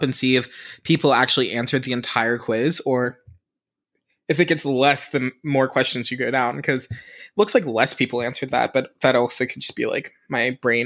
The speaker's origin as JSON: {"language": "English", "town": "Pittsburgh", "region": "Pennsylvania", "country": "United States", "said": "That sounds amazing. I am from Pittsburgh, so we love our pickles, and fried pickles are, like, one of my favorite apps"}